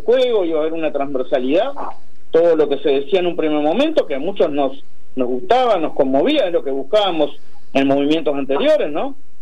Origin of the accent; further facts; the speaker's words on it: Concordia, Entre Ríos, Argentina; born there; tengo 47 años, soy nacido aquí en Concordia, 1975, estuve viviendo en varios lugares, volví hace ya casi 20 años que volví acá a Concordia, en el año 2003